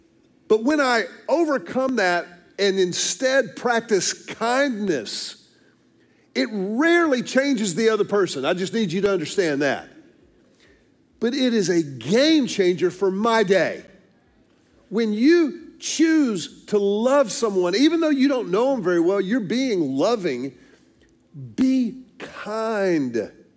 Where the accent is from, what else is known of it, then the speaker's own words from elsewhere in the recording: Houston, Texas, United States; my pastor growing up in Houston, Dr. Ed Young